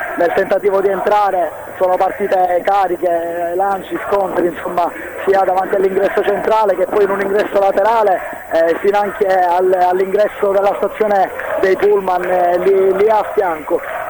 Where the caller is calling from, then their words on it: Palermo, Sicily, Italy; qui da Palermo.